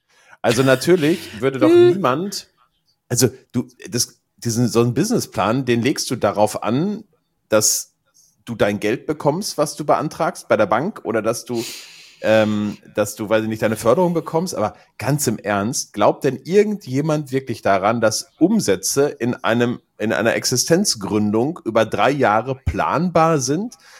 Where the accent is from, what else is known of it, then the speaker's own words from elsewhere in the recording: Gelsenkirchen, North Rhine-Westphalia, Germany; Ja, aber das ist ja meine alte Heimat und das ist wirklich schön.